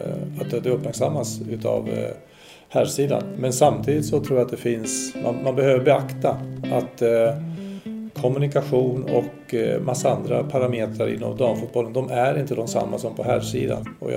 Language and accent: Swedish; Spain; now in Sweden; Jag är ju uppvuxen i Spanien